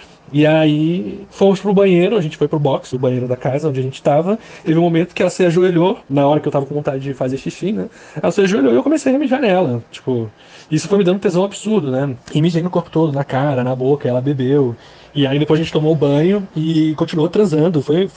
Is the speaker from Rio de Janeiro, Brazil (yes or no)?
yes; Rio de Janeiro, Brazil; Eu sou do Rio de Janeiro, tenho lá na faixa dos 30 e vral anos, hétero, né, cis.